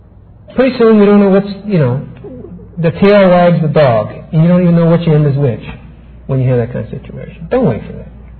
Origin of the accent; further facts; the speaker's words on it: Pennsylvania, United States; Oh, man, we need to get to Pennsylvania, my home state.